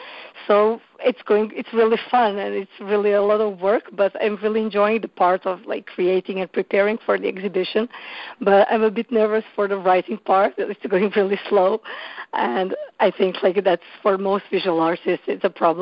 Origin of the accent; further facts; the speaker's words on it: Belgrade, Serbia; English is a second language; at the moment, I'm in Barcelona because originally I'm from Serbia, so like I live in Belgrade, Serbia